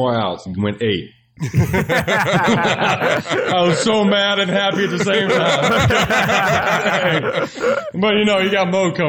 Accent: Arkansas, United States; You know, we're both from Arkansas.

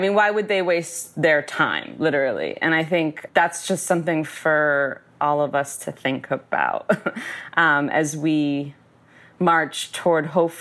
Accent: Arizona, United States; I grew up in Arizona, and during that time, a very famous UFO episode happened there called the Phoenix Lights.

